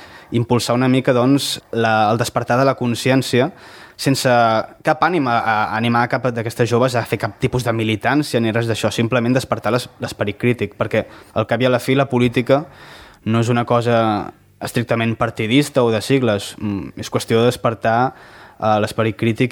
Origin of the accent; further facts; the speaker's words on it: Hostalric, Catalonia, Spain; now in Sant Celoni, Spain; jo vinc d'Hostalric, fa poc que estic fent vida aquí a Sant Celoni